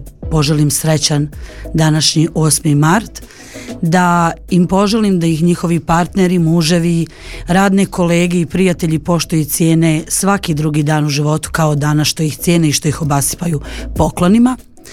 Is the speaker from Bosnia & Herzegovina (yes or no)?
yes; Gradiška, Republika Srpska, Bosnia & Herzegovina; ponovo se vratili ovamo kod nas u Gradišku i čitav život svoj živim na Senjaku, odrasla sam na Senjaku i dan danas živim na Senjaku i volim svoj Senjak.